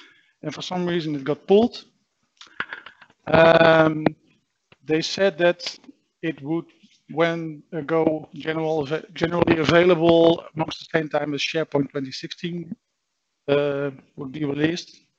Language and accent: English; Netherlands; I'm from the Netherlands.